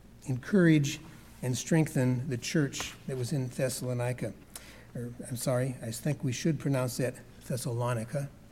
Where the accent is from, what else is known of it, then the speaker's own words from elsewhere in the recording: Oregon, United States; now in Ohio, United States; How did I wind up in Northeast Ohio? I grew up in God's church with my family in the Willamette Valley in Oregon.